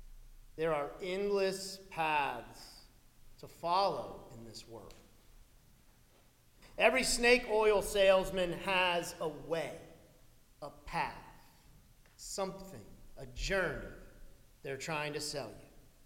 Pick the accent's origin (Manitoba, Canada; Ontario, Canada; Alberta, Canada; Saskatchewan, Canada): Alberta, Canada; American, they asked me? No. I'm from Alberta.